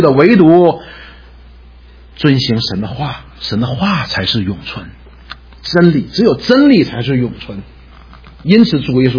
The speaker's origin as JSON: {"language": "Chinese", "country": "China", "said": "实际作为我们中国人来说"}